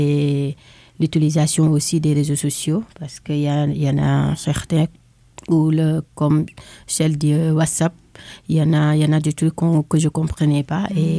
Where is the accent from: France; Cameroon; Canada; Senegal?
Senegal; Et je viens aussi du Sénégal.